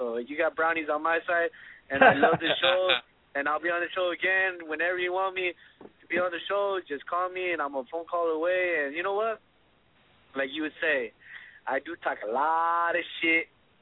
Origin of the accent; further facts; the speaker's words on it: Garden City, Kansas, United States; Not only because I'm from Garden City, Kansas right now, from the 620 to the 805, we love you guys.